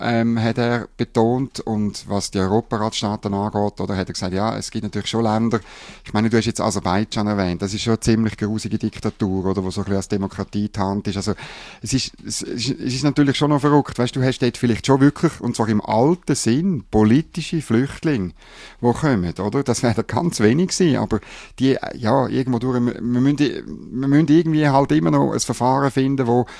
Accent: Bern, Switzerland; Ich als Berner weiss, von was ich rede, oder?

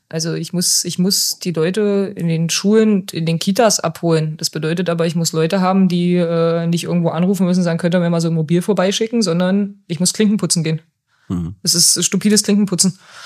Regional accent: Cologne, North Rhine-Westphalia, Germany; born there; ich bin als gebürtiger Kölner natürlich FC-Fan.

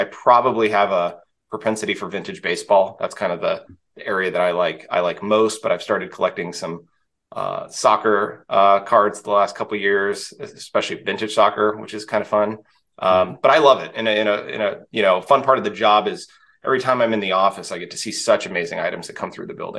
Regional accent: Texas, United States; I grew up in Texas in the US and, was setting up at shows, when I was 12, 13 years old.

